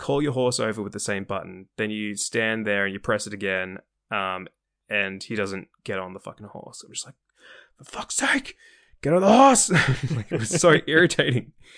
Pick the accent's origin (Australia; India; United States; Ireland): Australia; I only do metric because I'm Australian, so I don't know about that, like heights and stuff.